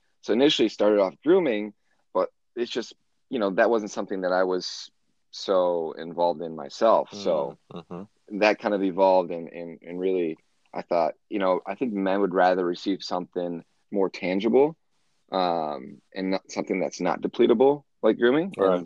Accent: Detroit, Michigan, United States; I'm from the Detroit area, and prior to this, I worked in the automotive industry for about 9 years

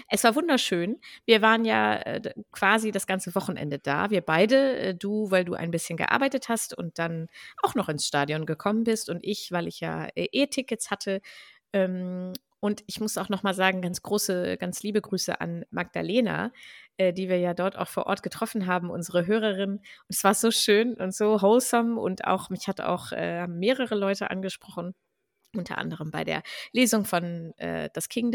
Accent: Hanover, Lower Saxony, Germany; Sorry, ich bin aus Hannover, das darf ich sagen.

